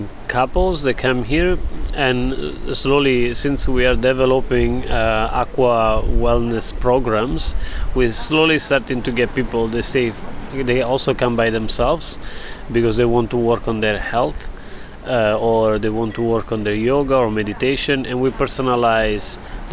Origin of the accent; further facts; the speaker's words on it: Italy; I'm from Italy. I've lived in many different countries.